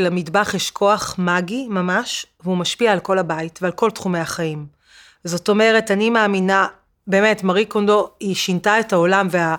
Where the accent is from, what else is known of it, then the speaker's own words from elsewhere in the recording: Ra'anana, Central District, Israel; also born or lived in Tel Aviv; נולדתי בגני צהלה, ובגיל 9 עברתי עם משפחתי לרעננה, אז גדלתי רוב חיי ברעננה, וגם אני גרה היום